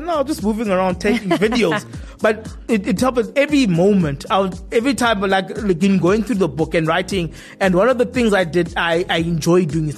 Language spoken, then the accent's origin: English; South Africa; So we just looked at each other as just South African journalists and we were like, yeah.